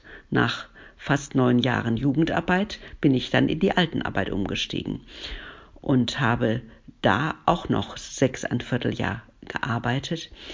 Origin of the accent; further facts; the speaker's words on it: Duisburg, North Rhine-Westphalia, Germany; Ich bin in Duisburg-Ungelsheim geboren, aber damals hieß es ja noch gar nicht Ungelsheim. Das kam ja erst danach. 1952 ist mein Geburtsjahr. Und hier aufgewachsen, hier zur Schule gegangen.